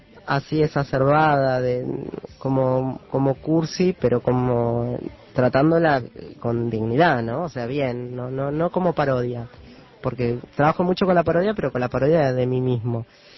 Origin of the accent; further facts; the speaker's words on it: Uruguay; vivo como todo uruguayo